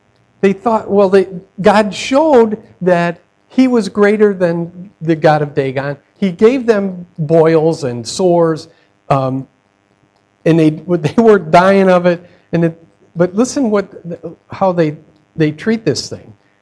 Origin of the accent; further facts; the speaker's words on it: Chicago, Illinois, United States; He has a ranch out in, and I'm from Chicago, so I never raised a cow.